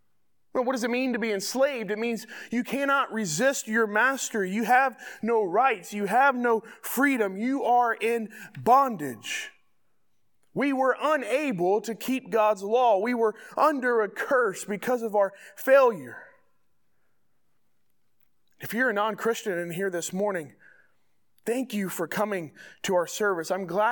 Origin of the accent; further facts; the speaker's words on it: Georgia, United States; moved away as an adult; also born or lived in Worcester, Massachusetts; Most of you probably know that my family moved here from Massachusetts. We're originally from Georgia, but we moved to Massachusetts after seminary to plant a church in Worcester, Massachusetts.